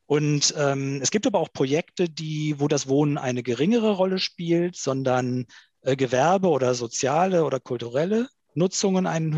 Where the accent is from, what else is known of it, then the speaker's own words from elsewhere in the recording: Bad Honnef, North Rhine-Westphalia, Germany; hab ich live miterlebt in meiner Heimatstadt Bad Honnef.